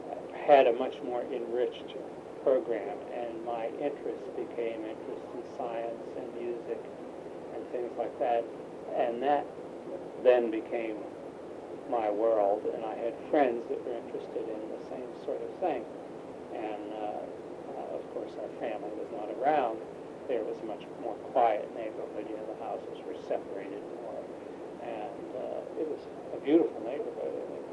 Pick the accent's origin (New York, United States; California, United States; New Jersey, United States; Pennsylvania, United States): Pennsylvania, United States; Pittsburgh; when I grew up in Morningside, the big impression there was having the family around us